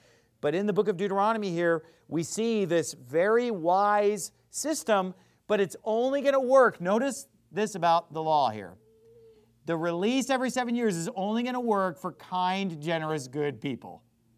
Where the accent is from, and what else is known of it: United States